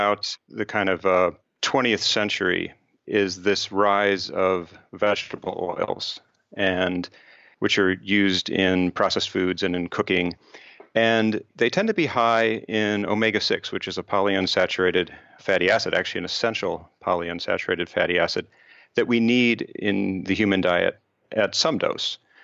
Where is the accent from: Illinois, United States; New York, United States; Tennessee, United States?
Illinois, United States; Chicago; I'm originally from Chicago, went to Princeton and then on to Washington University in St. Louis